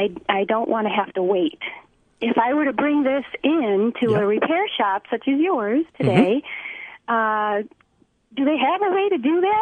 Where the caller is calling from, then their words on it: Rochester, United States; I'm calling from Rochester.